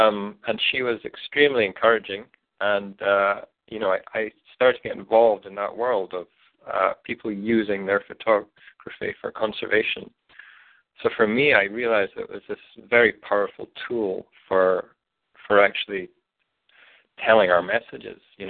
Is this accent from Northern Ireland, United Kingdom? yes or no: no; Scotland, United Kingdom; I grew up in Scotland, where I would spend my summers in the highlands of the northwest